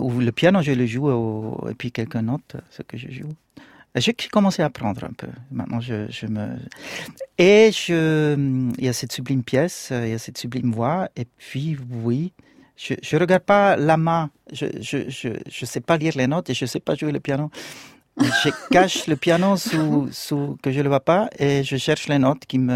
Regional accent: Bern, Switzerland; accent: Bernese; first language mix of Bernese and an eastern language; French is a second language; Ce n'est pas du tout ma langue maternelle, c'est un mélange entre le bernois et un langage de l'Est. Et après, à l'école, j'ai appris l'allemand.

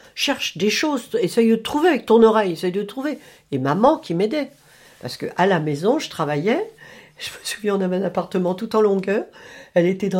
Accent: Saint-Omer, Hauts-de-France, France; born there; Je suis née à Saint-Omer, dans le Pas-de-Calais, dans le Nord, le 11 janvier 1938.

